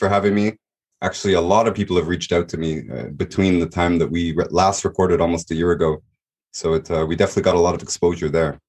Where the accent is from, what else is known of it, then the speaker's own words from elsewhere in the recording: Toronto, Ontario, Canada; You know, I'm from Toronto. You can't do that in Toronto.